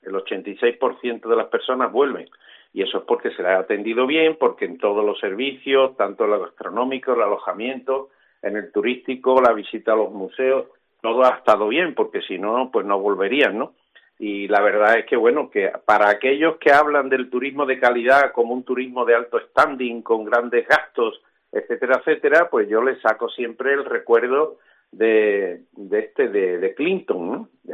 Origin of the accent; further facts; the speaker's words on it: Andalusia, Spain; como gaditanos sintámonos orgullosos de lo que hoy tenemos en esta provincia